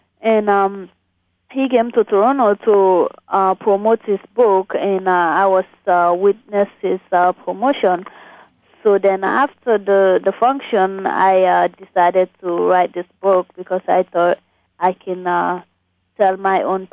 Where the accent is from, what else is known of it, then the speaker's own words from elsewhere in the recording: Sierra Leone; trying to reunite them with their family in my home country in Sierra Leone.